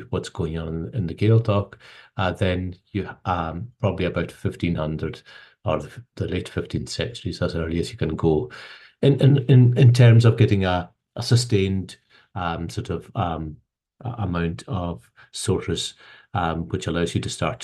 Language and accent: English; Scotland, United Kingdom; first language Gaelic; English is a second language; the sort of environment around me in the Highlands and Islands growing up, the historical environment